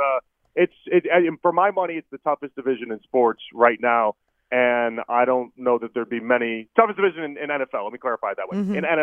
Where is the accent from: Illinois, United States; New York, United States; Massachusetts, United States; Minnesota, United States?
Illinois, United States; Chicago; now in Cleveland, United States; I grew up in Chicago. So like people are like, you live in Cleveland.